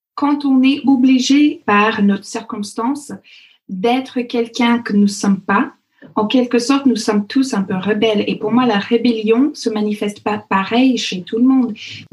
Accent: Alberta, Canada; ma région, là où j'ai grandi, qui s'appelle l'Alberta, ce qui est un peu le Texas du Canada, mais en 15 000 fois plus froid, c'est une région qui fait 2 fois la taille de la France.

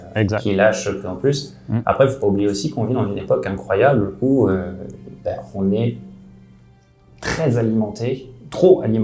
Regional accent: France; now in Canada; Je pense que vous avez compris que j'étais français à mon accent.

